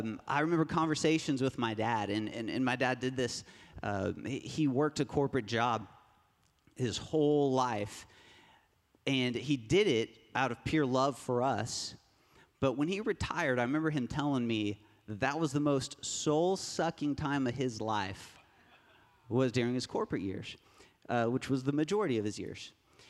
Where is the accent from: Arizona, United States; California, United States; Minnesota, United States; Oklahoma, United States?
Oklahoma, United States; Broken Arrow; I grew up in Broken Arrow, and I had a great childhood.